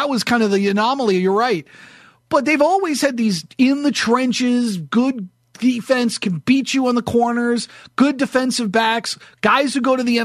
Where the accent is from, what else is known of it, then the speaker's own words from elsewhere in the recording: New Hampshire, United States; accent: northern; Because like I would come up with my northern accent and be like, yeah, can I get a ticket to the game? Where are you from, sweetie? New Hampshire.